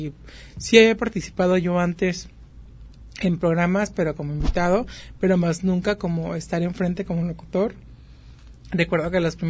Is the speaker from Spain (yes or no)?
no; Mexico; somos el futuro de México